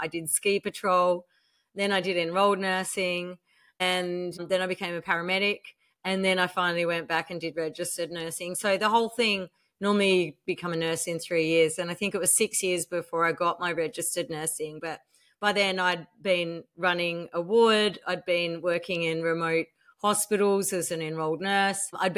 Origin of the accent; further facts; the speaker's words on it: Australia; being Australian, obviously our got a very big country and a lot of it's really remote. I was always drawn, I mean, where I'm from is a remote environment.